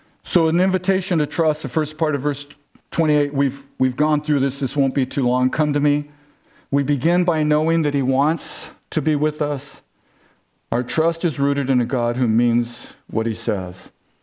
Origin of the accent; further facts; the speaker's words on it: San Diego, California, United States; Well, you know I'm from San Diego, right?